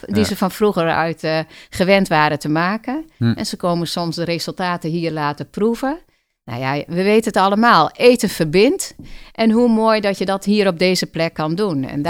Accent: Friesland, Netherlands; En ik kom oorspronkelijk uit Friesland en ik heb veel op de boerderij gespeeld.

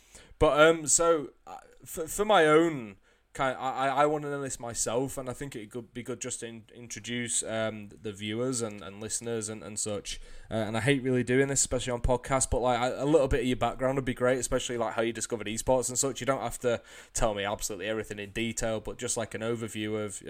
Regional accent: England, United Kingdom; Obviously, I'm as English as they come.

